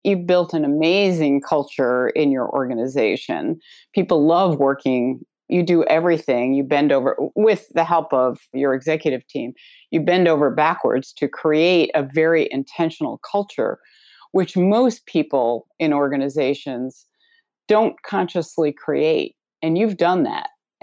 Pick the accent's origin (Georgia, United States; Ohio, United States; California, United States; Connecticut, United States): Connecticut, United States; moved away as an adult; also born or lived in New York; now in Baltimore, United States; I was born in New York, raised in Connecticut, and moved to Baltimore in 1999.